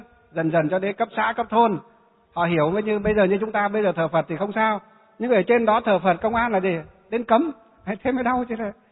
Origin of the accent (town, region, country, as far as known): Hòa Bình, Vietnam